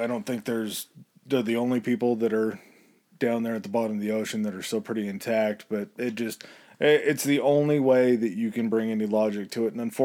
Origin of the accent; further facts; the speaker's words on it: United States; Yeah, we're American. We don't know this metric system bullshit.